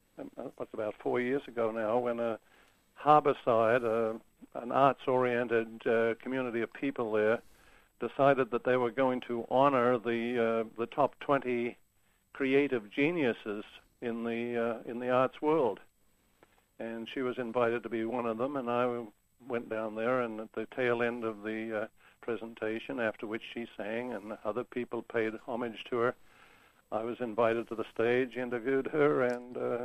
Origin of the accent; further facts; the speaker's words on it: Queensland, Australia; because I'm a Queenslander